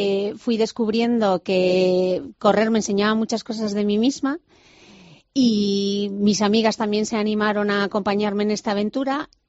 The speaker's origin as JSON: {"language": "Spanish", "town": "Gijón", "region": "Asturias", "country": "Spain", "said": "o las carreras que organizan en Gijón, que es de donde yo soy"}